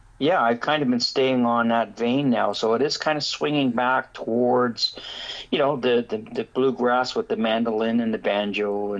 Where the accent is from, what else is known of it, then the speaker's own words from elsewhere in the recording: Toronto, Ontario, Canada; also born or lived in Ottawa; We grew up in, I was born in Ottawa, and we grew up in Toronto, though.